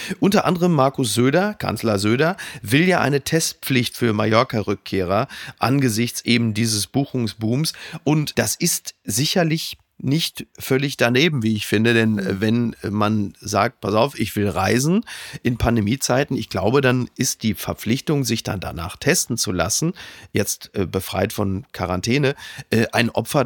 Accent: Germany; uns Deutschen geht es ja ge

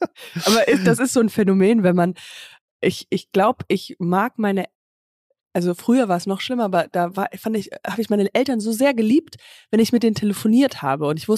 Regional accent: Germany; Und zwar bin ich gerade bei meinem Vater in Hörkranzhausen, also im Dorf, wo ich herkomme.

